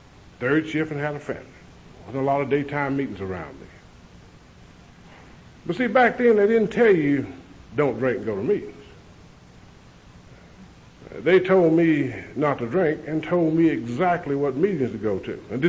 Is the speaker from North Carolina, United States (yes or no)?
yes; North Carolina, United States; I was born in Cleveland County, North Carolina. I'm a country boy. I used to tell people I was born in Shelby. I was born a good 6 miles out of Shelby.